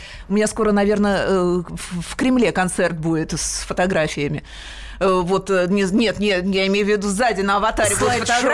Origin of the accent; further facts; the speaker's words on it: Moscow, Russia; Да, я коренная москвичка